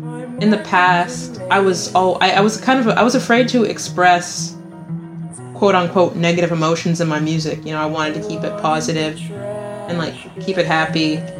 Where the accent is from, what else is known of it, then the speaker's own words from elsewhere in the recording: Dallas, Texas, United States; You know, I'm from Dallas, Texas, and this is where I was grounded, so I was feeling stuck.